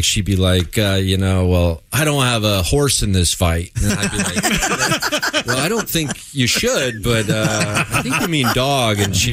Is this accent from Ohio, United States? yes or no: yes; Dayton, Ohio, United States; I was in my hometown of Dayton.